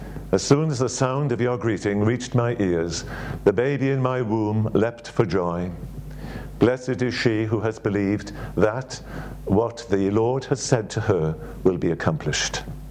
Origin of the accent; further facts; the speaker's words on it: Wales, United Kingdom; But as you can tell from my accent, I'm Welsh. And my wife and I were teachers in Wales for, my word, well, I taught for 35 years.